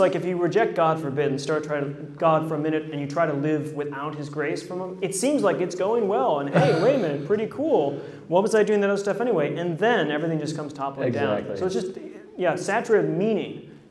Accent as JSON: {"language": "English", "town": "Buffalo", "region": "New York", "country": "United States", "tie": "born or raised there", "said": "Well, I grew up in Buffalo, New York"}